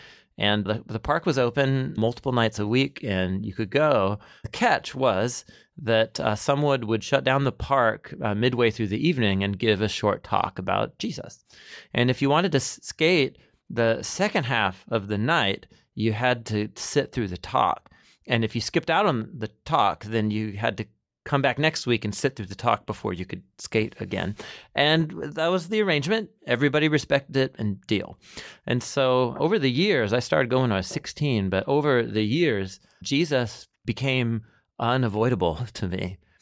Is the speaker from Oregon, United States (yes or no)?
yes; Portland, Oregon, United States; I grew up in Portland, Oregon, which is not known as an epicenter of anything religious related to Christianity.